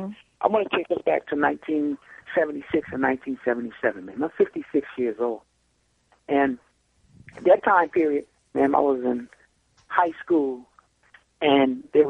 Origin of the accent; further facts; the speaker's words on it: Philadelphia, Pennsylvania, United States; I'm from South Philadelphia and West Philadelphia, to Yorktown.